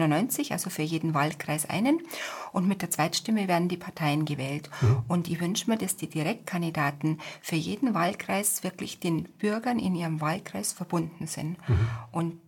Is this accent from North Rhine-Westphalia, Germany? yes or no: no; Munich, Bavaria, Germany; Ich bin ein Münchner Kindl, ja.